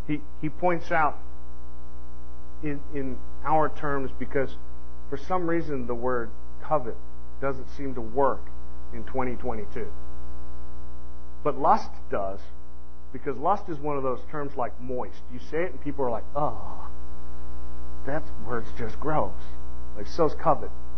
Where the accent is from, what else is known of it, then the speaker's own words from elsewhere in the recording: Arkansas, United States; I'm from Arkansas, and I know that's not a word. But I spent 20 years in the military